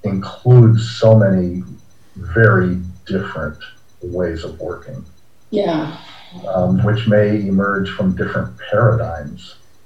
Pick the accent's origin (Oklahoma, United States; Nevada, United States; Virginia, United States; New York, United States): Virginia, United States; Alexandria; Probably Virginia, which is my home state. I grew up in Alexandria.